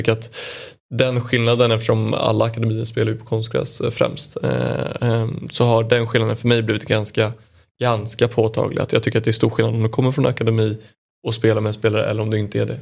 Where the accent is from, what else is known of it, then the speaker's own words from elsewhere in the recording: Åkersberga, Stockholm County, Sweden; jag är från Åkersberga